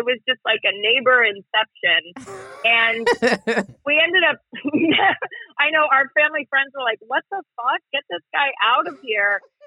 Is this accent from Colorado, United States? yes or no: yes; Colorado, United States; like our family friends are just, you know, we're all from Colorado.